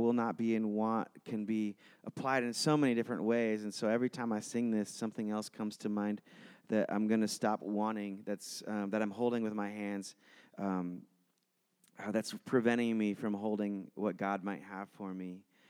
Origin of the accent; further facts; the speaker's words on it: Iowa, United States; I grew up Lutheran in Iowa, and we never clapped in my church, but everyone wanted to.